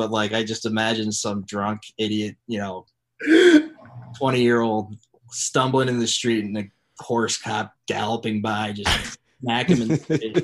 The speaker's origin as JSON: {"language": "English", "region": "Ohio", "country": "United States", "tie": "born or raised there", "said": "I grew up in Southern Ohio."}